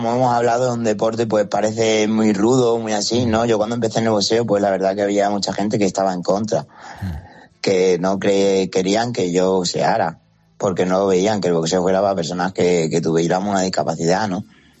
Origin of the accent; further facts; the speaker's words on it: Andalusia, Spain; Mi pueblo está de Córdoba capital, donde yo iba a entrenar a unos 40 minutos en coche